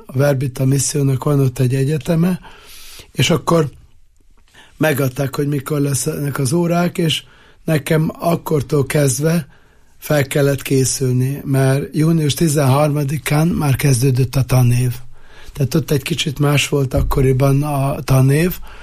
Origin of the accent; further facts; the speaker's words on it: Budapest, Hungary; Én tulajdonképpen budapesti vagyok a 7. kerületből